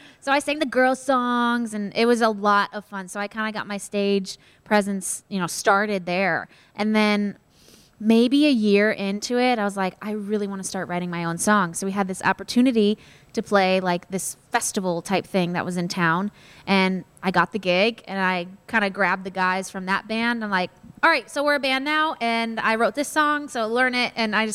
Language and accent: English; St. Louis, Missouri, United States; But I'm originally from St. Louis, Missouri.